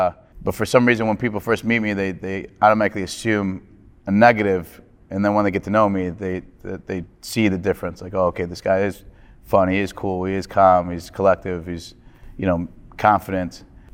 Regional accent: Lakewood, United States; now in New York, United States; So I grew up in Lakewood, right? And then at the age of 19, I moved to New York and found myself working on Wall Street.

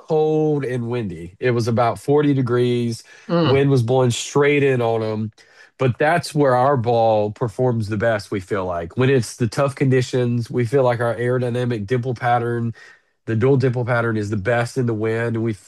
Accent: Florida, United States; He's going to Florida State. That's where I grew up in the Panhandle.

